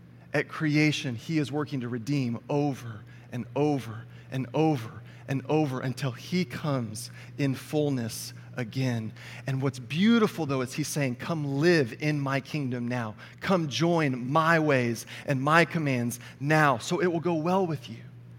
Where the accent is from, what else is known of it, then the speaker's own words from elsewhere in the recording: Texas, United States; I was raised in Texas. Born in Texas, have lived in Texas my whole life.